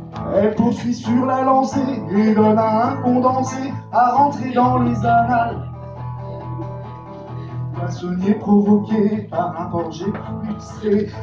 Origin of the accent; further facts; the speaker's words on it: Châteaudun, Centre-Val de Loire, France; je suis originaire de Châteaudun, que vous connaissez tous, petite commune